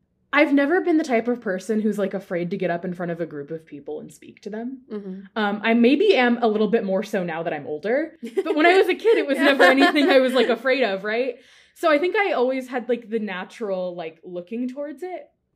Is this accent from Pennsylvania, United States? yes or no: no; Bakersfield, California, United States; No, I went to Bakersfield College back in my hometown for 2 years as a theater major